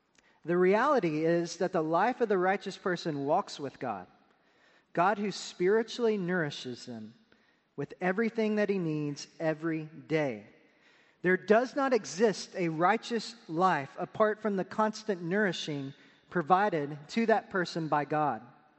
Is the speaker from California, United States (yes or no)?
no; Pampa, Texas, United States; Not so with trees that are planted at my parents' place in Pampa, Texas. Here's why. On average, my hometown receives 20 inches of rain per year.